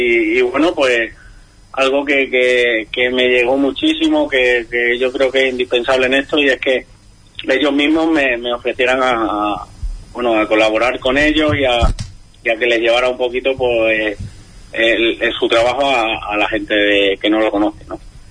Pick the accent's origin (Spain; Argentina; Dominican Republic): Spain; Huelva, Andalusia; ustedes que soy de Huelva